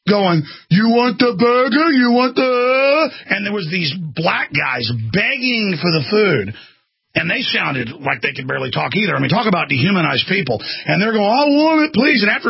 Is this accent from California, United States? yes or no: no; Texas, United States; Because I grew up in Dallas. I grew up outside Dallas. We went into Dallas all the time.